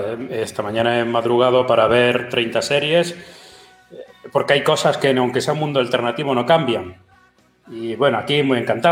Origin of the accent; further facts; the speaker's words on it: Region of Murcia, Spain; a partir de ahora ya no soy murciano